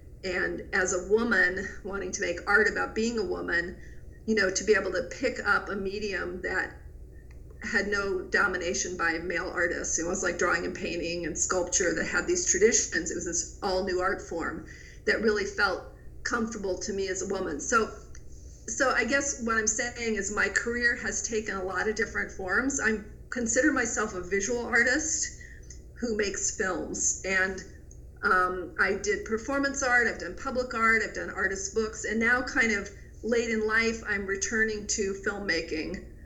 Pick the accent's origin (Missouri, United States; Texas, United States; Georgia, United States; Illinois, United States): Missouri, United States; St. Louis; born there; I was born in St. Louis, Missouri.